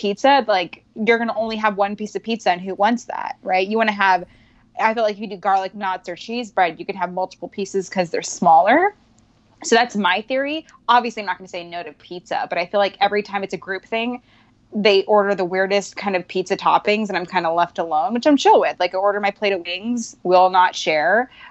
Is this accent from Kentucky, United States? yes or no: no; Reno, Nevada, United States; I'm from Reno, where that's like cuisine.